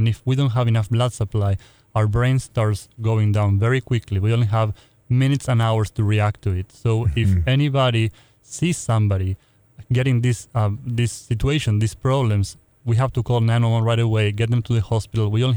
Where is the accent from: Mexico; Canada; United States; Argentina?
Argentina; Argentina.